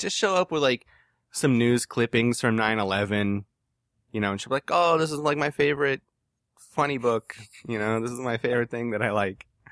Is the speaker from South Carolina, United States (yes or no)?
no; Dayton, Ohio, United States; Yeah, we all stood up like we were at a town meeting. I, too, am from Dayton, and I deserve my 15-second speech.